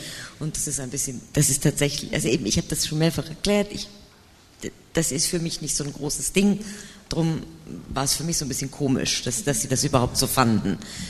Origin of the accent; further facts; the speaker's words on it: Germany; ich bin Deutsche mit doppeltem Migrationshintergrund